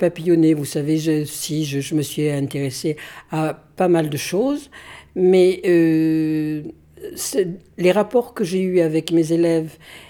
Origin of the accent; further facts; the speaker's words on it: Thiviers, Nouvelle-Aquitaine, France; Oui, je suis né à Thiviers. Et il est vraisemblable que je vais mourir à Thiviers. Et je suis peut-être natif du Périgord, je suis resté dans le Périgord.